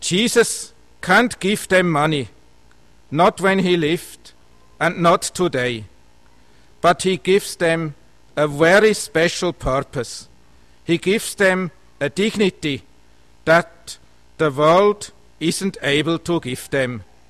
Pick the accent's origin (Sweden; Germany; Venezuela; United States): Germany; first language German; English is a second language; In Germany, my mother tongue, spirit is the same word as mind, thoughts.